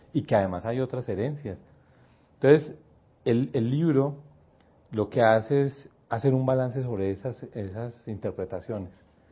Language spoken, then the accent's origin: Spanish; Pereira, Risaralda, Colombia; como habitante de Pereira, en Pereira, digamos que el imaginario local dice que somos paisas.